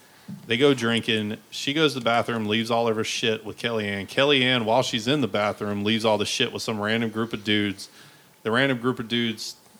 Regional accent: United Kingdom; I'm British. I want a Parliament, please.

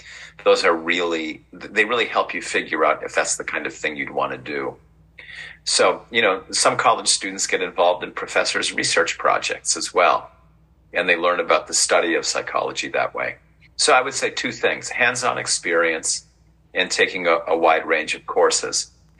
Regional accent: Michigan, United States; I grew up in Michigan, in the Upper Peninsula of Michigan, a very rural area.

